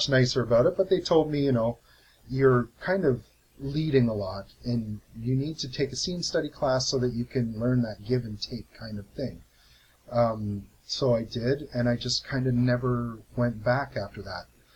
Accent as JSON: {"language": "English", "town": "Hamilton", "region": "Ontario", "country": "Canada", "tie": "born or raised there", "said": "I was born, raised right here in Hamilton. I was born, I believe, right up at St. Joe's, up the mountain. Lived here for my whole life. I made a brief sojourn to Toronto in my early 20s"}